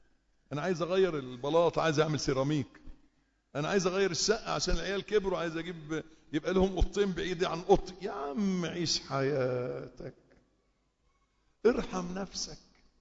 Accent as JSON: {"language": "Arabic", "country": "Egypt", "said": "انتوا عارفين ان احنا كمصريين ما بتنفعش معنا الديمقراطية"}